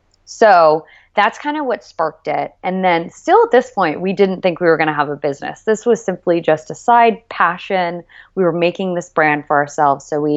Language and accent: English; Florida, United States; moved away as an adult; now in New York, United States; was a little Florida baby, and I went to the University of Florida and started working there for a few years.